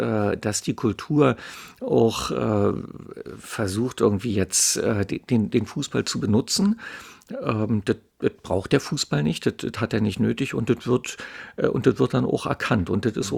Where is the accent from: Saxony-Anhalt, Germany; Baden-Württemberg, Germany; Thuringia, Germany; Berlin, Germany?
Berlin, Germany; Also ich jetzt hier als Berliner